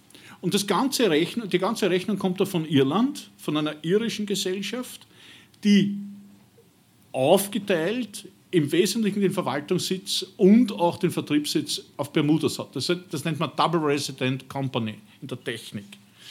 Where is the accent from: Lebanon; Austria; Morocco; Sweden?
Austria; Wenn ich als Österreicher mit österreichischer Staatsbürgerschaft hier wegziehe